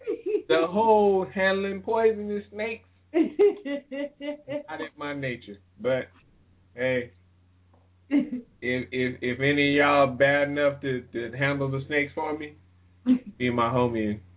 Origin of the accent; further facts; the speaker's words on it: Indianapolis, Indiana, United States; coming out of my hometown. I just want to say Indianapolis, what? So, anyway, I'm from everywhere, just so y'all know.